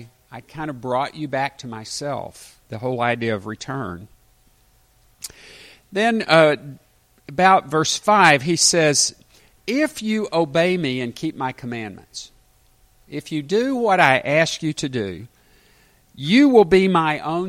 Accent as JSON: {"language": "English", "town": "Little Rock", "region": "Arkansas", "country": "United States", "tie": "born or raised there", "said": "I grew up in Little Rock, and Little Rock is no longer the place that I knew."}